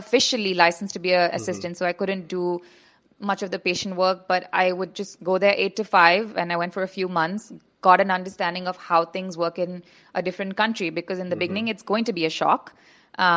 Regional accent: India; now in United States; hi, I'm a dentist from India, and I want to apply to dental school.

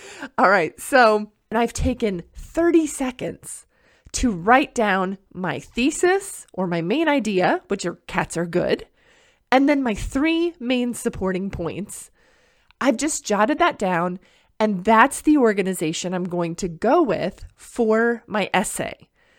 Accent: United States; the way that I speak to you in English is very informed by the culture that I was raised in the United States.

